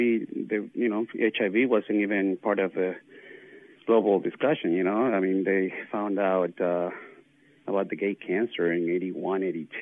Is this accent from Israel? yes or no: no; Venezuela; moved away as an adult; now in United States; I'm originally from Venezuela, from South America, and I came to the U.S. in 1984. And, you know, moved here because of my boyfriend back then.